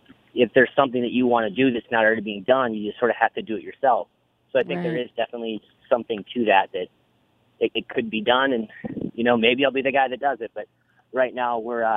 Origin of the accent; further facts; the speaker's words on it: South Dakota, United States; And out here, whenever I tell anybody I'm from South Dakota, I'm usually the first person they've ever met from South Dakota